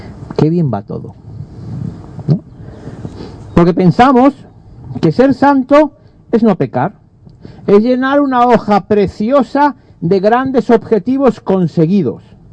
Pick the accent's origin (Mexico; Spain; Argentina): Spain; Galicia; Los que somos de Galicia sabemos que cae la lluvia y te mojas, ¿no?